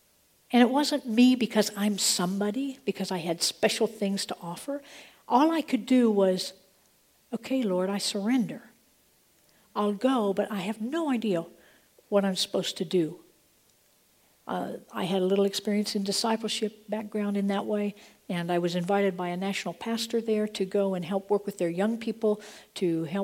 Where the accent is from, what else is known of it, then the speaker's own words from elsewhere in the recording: Nebraska, United States; I was from Midwest Nebraska. I grew up in farming country.